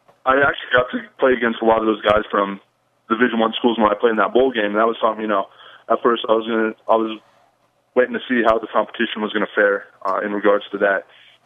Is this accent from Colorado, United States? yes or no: yes; Denver, Colorado, United States; Well, I'm from Denver, so the Denver Broncos were always my team growing up.